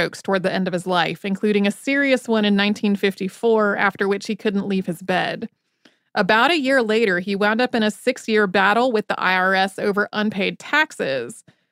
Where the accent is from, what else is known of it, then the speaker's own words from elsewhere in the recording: United States; I am an American PhD candidate.